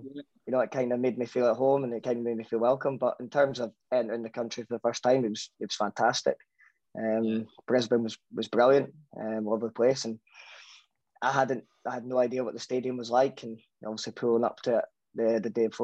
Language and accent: English; Scotland, United Kingdom; and out comes me, and you know, I'm fully Scottish